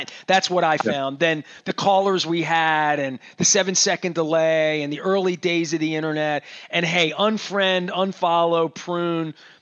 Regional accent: Dundalk, Maryland, United States; whatever we were taught and growing up in Dundalk and segregation that existed

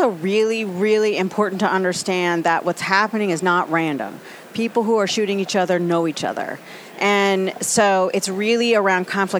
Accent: Puerto Rico; now in Baltimore, United States; Yeah, I'm from Puerto Rico. So, yes, I'm the very first Hispanic elected official in Baltimore City.

